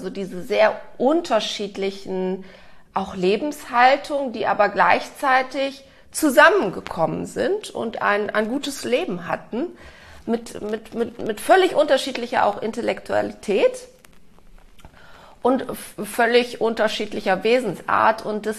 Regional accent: Cologne, North Rhine-Westphalia, Germany; Ich bin in Köln aufgewachsen, also in einem sehr, sehr katholischen Umfeld

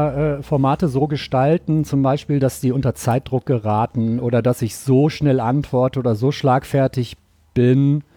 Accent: North Rhine-Westphalia, Germany; Ich bin 77 geboren. Ich komme aus dem Pott. Ich bin 42 Jahre alt.

